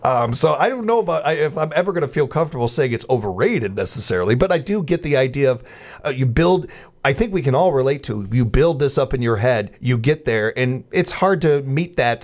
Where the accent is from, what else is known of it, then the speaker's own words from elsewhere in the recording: United States; it's still American history. And as an American, I want to go check that out.